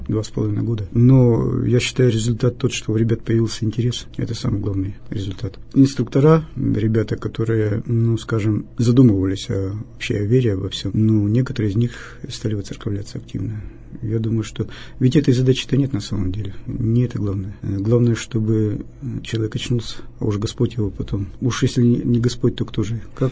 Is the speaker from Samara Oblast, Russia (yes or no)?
no; Kamensk-Uralsky, Sverdlovsk Oblast, Russia; мы пробовали приглашать школы с Каменского-Уральского, так как это мой родной город.